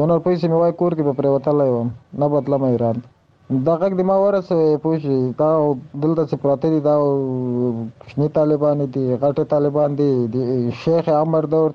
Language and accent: Pashto; Nimruz, Afghanistan; زه افغان یم د نمروز ولایت نه.